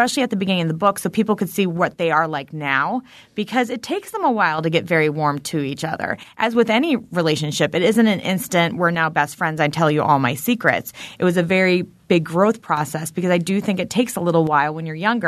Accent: Portage, Wisconsin, United States; But when you grow up somewhere, and I grew up in Portage, you kind of end up not realizing what is so special about where you live until you leave it.

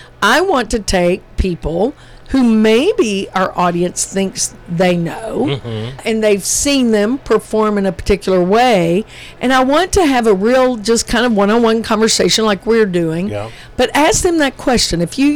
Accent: Cookeville, Tennessee, United States; I was born and raised in Cookeville.

